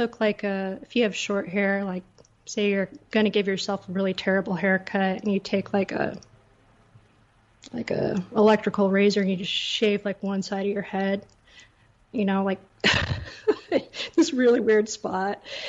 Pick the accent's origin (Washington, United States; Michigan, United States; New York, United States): Washington, United States; Seattle; And it's the things I grew up with in Seattle, like composting, everyone composts